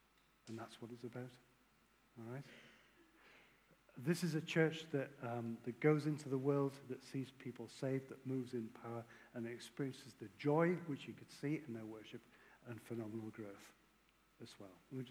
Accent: Haydon Bridge, North East England, United Kingdom; no, I'm a builder from Hayden Bridge.

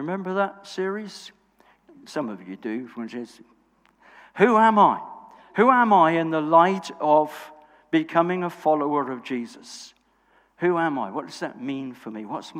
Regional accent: Sunderland, North East England, United Kingdom; I said, "I come from Sunderland."

